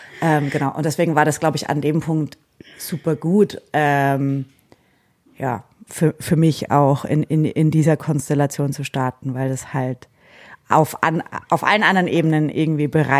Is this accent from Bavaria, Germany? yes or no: yes; Bamberg, Bavaria, Germany; ich bin ja in Bamberg aufgewachsen, also relativ weit weg von den Bergen